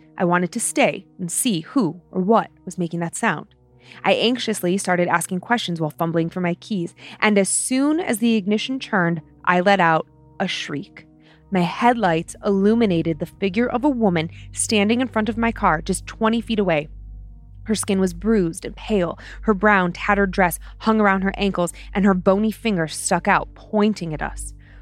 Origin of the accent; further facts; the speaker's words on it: Vermont, United States; I'm from the I'm from the Green Mountains of Vermont.